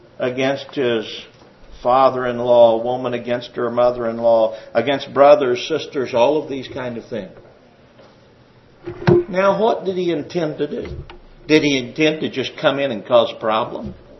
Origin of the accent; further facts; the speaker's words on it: Pampa, Texas, United States; also born or lived in Corpus Christi, Texas; People that I can look back on that I grew up with in Pampa, Texas, or down in Corpus Christi, Texas. And I was just a little boy.